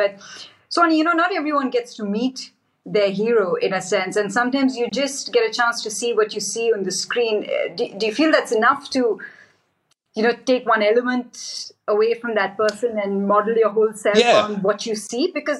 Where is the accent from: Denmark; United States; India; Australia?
India; because as an Indian, that 2012 series, you really remember that series, okay?